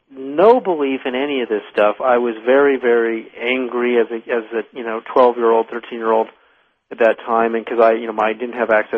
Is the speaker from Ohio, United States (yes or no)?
no; Berkeley, California, United States; also born or lived in Edmonton, Canada; I grew up in the 60s in Berkeley, California, when our family moved from Edmonton, Alberta, Canada, so I'm Canadian by birth.